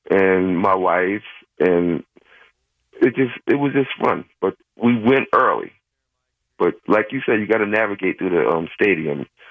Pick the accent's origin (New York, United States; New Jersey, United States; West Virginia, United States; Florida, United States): New Jersey, United States; Paterson; I'm originally from Patterson